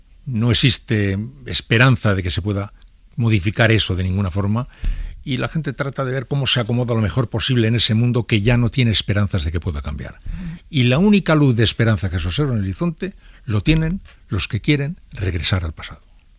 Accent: San Sebastián, Basque Country, Spain; Todos los hermanos somos muy de la Real y le seguimos con cariño y como una pieza más del puzzle de nuestra condición de donostiarras

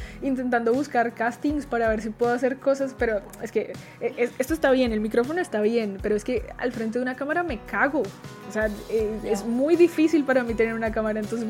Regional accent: Colombia; Ya no tengo que andar demostrando que soy la colombiana

